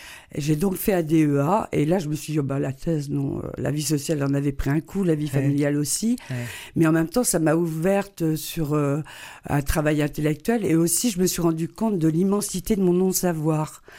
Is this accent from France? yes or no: yes; Brest, Brittany, France; je vais quand même dire deux secondes un mot de Brest, parce que c'est ma ville natale dont je suis fière.